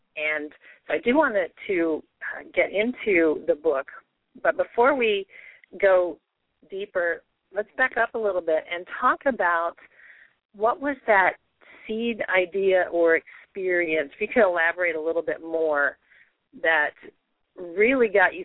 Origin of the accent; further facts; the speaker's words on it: Iowa, United States; born there; I have 6 sisters. I'm from a large family. I was born in Iowa.